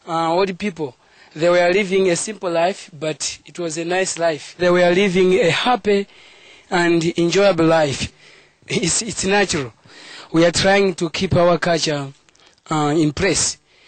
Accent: Malawi; from Malawi.

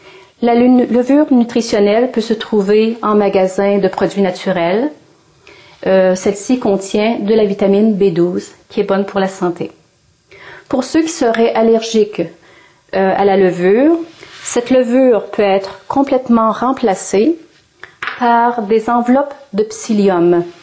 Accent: Quebec, Canada; Et je suis du Québec, au Canada.

